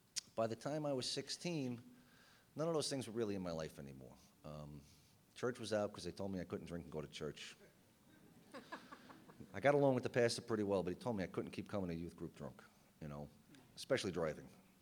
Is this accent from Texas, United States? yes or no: no; New York, United States; I'm a drunk. I'm from New York. I don't like authority.